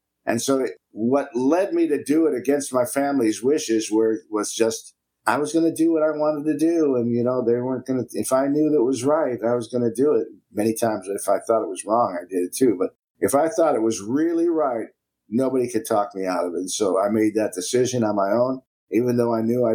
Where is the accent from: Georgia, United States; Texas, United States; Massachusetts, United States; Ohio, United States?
Ohio, United States; Cleveland; now in Chattanooga, United States; went back to my hometown of Cleveland, Ohio. I was there for 9 years.